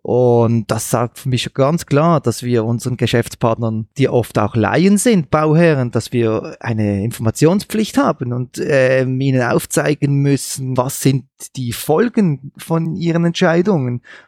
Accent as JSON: {"language": "German", "country": "Switzerland", "said": "bei uns in der Schweiz, das wird bei euch nicht anders sein"}